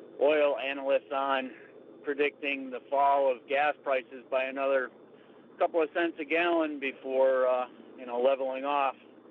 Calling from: Glens Falls, New York, United States; I'm calling from Glens Falls area.

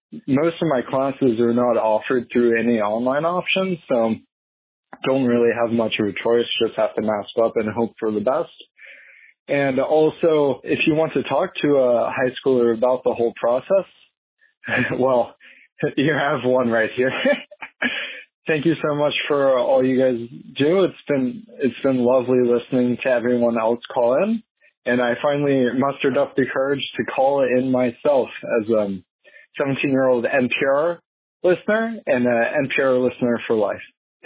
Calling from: Clemson, South Carolina, United States; I'm a rising senior in high school, and I am calling from Clemson, South Carolina, where I've been since March, locked inside of my house.

